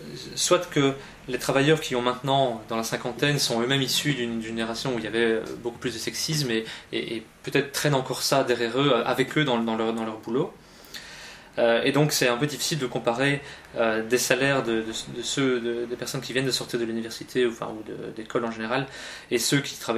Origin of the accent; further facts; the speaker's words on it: Belgium; je ne pense pas que ce soit comme ça chez nous en Belgique